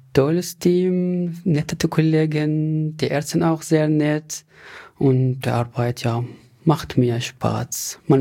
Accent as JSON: {"language": "German", "town": "Aleppo", "region": "Aleppo Governorate", "country": "Syria", "said": "Ich komme aus Aleppo und Aleppo entfernt ungefähr 2 Stunden von Latakia."}